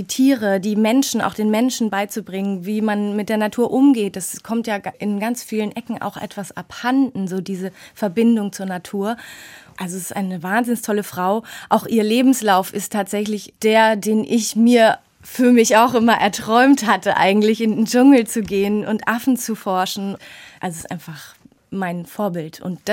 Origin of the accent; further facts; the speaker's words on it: Baden-Württemberg, Germany; Ich bin im Schwarzwald aufgewachsen mit Pferden, Hunden, Katzen, alles, was da eben so rumspringt.